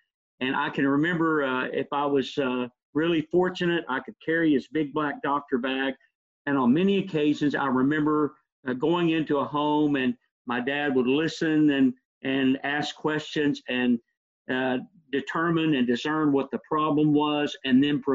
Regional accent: Texas, United States; growing up in Northeast Texas for me was like a slice out of the Andy Griffith Show. It was just almost idyllic.

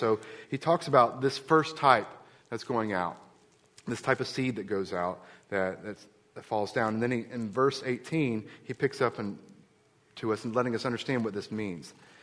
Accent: Florida, United States; I grew up in South Florida. My father was in agribusiness. We grew sugarcane. We grew oranges.

